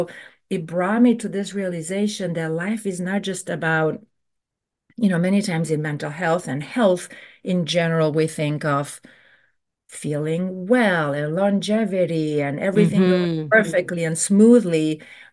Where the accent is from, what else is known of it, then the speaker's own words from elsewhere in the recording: Romania; English is a second language; there's a lot of pressures that are were not necessarily present with me growing up in Romania.